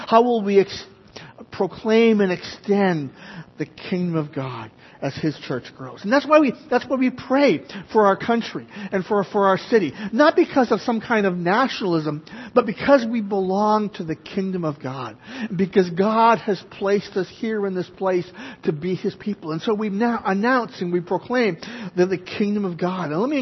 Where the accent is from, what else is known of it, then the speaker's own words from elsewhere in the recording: Montreal, Quebec, Canada; I grew up in Canada, in Quebec, in La Belle Province, NDG, Notre-Dame-de-Grâce. And so this summer I was actually to go back, and that's standing in front of the house I grew up in.